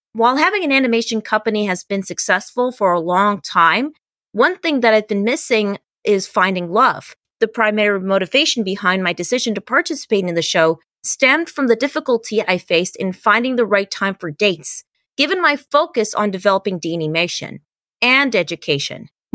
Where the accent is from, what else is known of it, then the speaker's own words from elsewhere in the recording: Sherman Oaks, California, United States; born there; Well, just to let you know that I was born in Sherman Oaks, California on January 9th, 1995